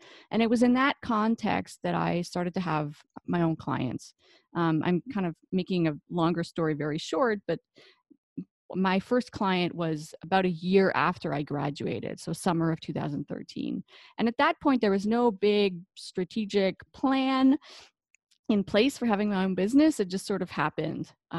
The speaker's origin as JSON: {"language": "English", "country": "Canada", "said": "And, you know, I come from Canada, and our PhDs are a little longer here."}